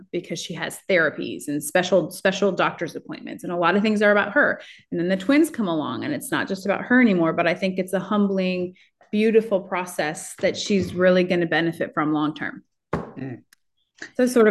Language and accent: English; Midwest, United States; I'm from the Midwest, so I sort of get that.